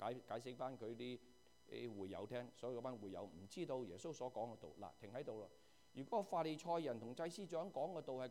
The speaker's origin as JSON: {"language": "Cantonese", "country": "China", "said": "我哋第二代我哋就翻身噶，我中国人，第一代辛苦"}